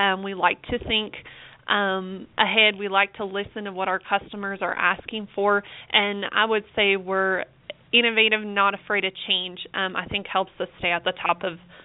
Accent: Wisconsin, United States; I grew up in Wisconsin, which is like people would think is a non-horsey place, up in northern Wisconsin where it's snowy and cold, and I love to ski.

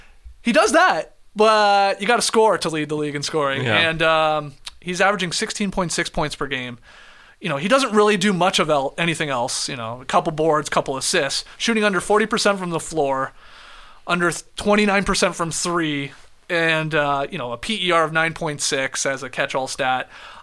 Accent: Canada; I'm the Canadian, and I'm saying, really? Wiggins an all-star?

